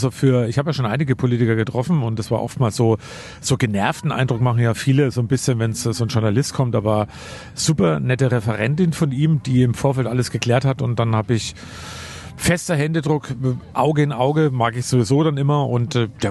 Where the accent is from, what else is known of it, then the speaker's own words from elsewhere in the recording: Neuses, Germany; alter Metzger aus Neusses, wo ich herkomme